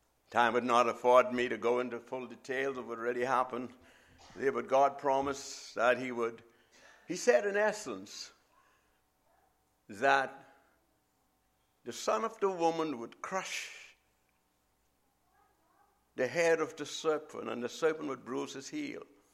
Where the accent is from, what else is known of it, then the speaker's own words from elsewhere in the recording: Nassau, New Providence, Bahamas; now in United States; I am a Bahamian. What that mean? I came from the Bahamas. Nassau, Bahamas is the capital of the Bahamas. If you know, the Bahamas is a nation of islands, and that's where I came from.